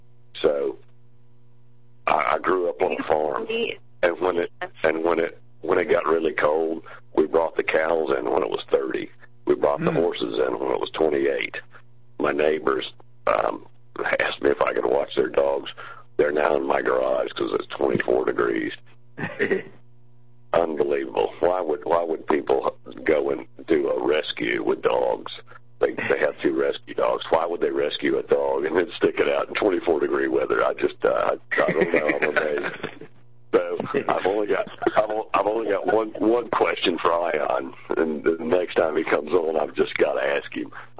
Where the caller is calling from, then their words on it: Atlanta, Georgia, United States; Montana, I'm sitting in Atlanta, and it's 24 degrees.